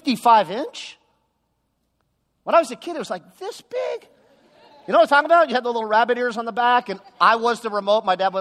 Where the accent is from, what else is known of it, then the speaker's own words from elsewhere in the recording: Westlake Village, California, United States; and I grew up in Westlake Village, and so the car was for sale in the Valley.